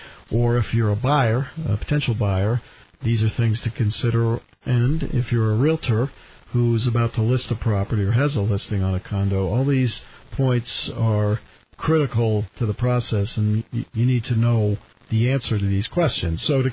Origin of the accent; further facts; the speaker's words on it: New York, United States; accent: New York; But it's my New York accent. 15 sounds like 50.